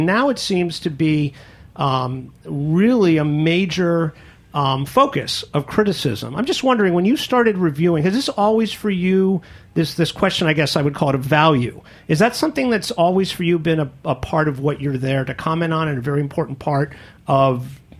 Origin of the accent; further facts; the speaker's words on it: New York, United States; as a New Yorker